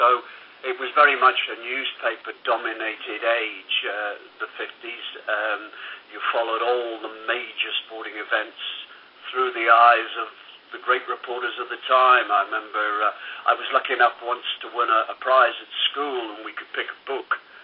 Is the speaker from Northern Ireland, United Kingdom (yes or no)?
yes; Northern Ireland, United Kingdom; But growing up in Northern Ireland was an experience, because everything in life seemed to be dictated by religion.